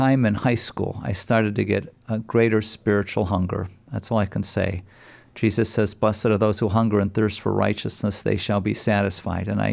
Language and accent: English; Parma Heights, Ohio, United States; I grew up in Parma Heights and Parma, mostly Parma Heights.